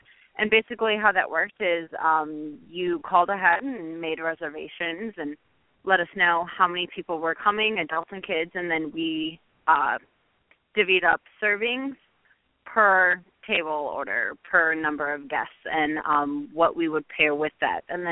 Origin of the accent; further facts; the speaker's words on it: Wisconsin, United States; we're from Wisconsin, so brandy and whiskey and bourbons were a big thing